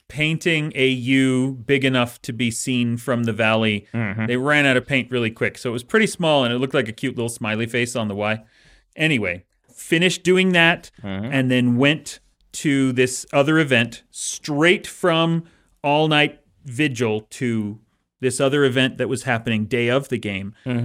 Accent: Salt Lake City, Utah, United States; It's probably more than that because I grew up in Salt Lake, but yeah.

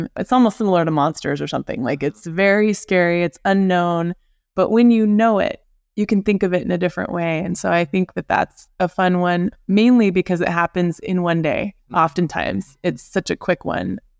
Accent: Seattle, Washington, United States; So I grew up near Alki Beach and I've always been within a block or two living next to the ocean.

